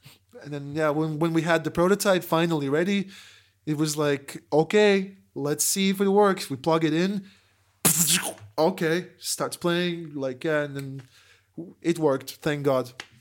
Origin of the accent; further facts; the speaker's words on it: Latvia; We're tourists from Latvia.